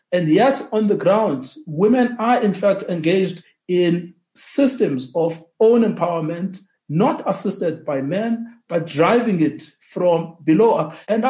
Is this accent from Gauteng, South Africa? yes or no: no; Eastern Cape, South Africa; And I grew up in the Transkei.